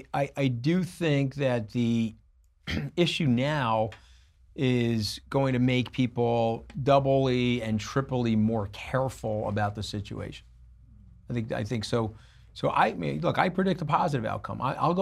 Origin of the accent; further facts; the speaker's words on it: United States; I was rooting for him because I'm an American.